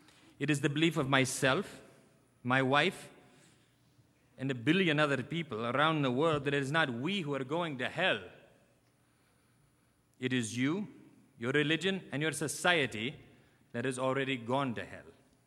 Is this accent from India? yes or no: yes; Kashmir, India; I am from Kashmir, but first I am a Muslim.